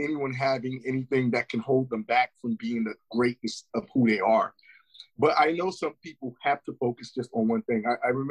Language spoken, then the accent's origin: English; New York, United States; because growing up in New York, it was a lot of things in regards to bad influences.